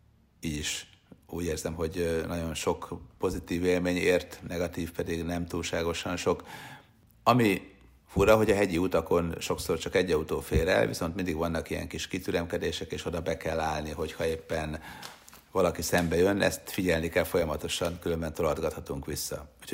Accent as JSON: {"language": "Hungarian", "town": "Chur", "region": "Graubünden", "country": "Switzerland", "tie": "born or raised there", "said": "Bár nekem még mindig Kúr, meg a Kalandahegy a nagy kedvencem, hát végül is itt töltöttem a gyerekkoromat"}